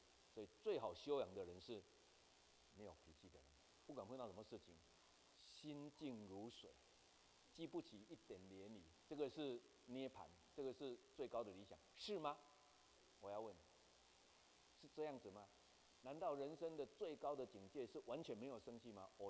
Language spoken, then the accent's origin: Chinese; Taiwan; 我们台湾人移民为什么给你们菲律宾就这样平白无故就用机关枪扫死了